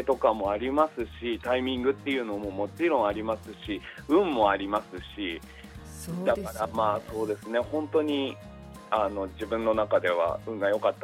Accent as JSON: {"language": "Japanese", "town": "Kofu", "region": "Yamanashi", "country": "Japan", "tie": "born or raised there", "said": "地元の山梨の甲府市総合市民会館芸術ホールで"}